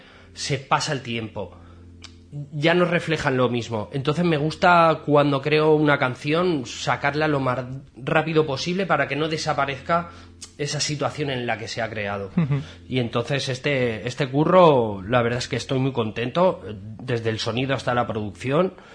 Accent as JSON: {"language": "Spanish", "town": "Barcelona", "region": "Catalonia", "country": "Spain", "tie": "born or raised there", "said": "Y me imagino todo lo que he hecho de menos de Barcelona, que soy nativo de allí"}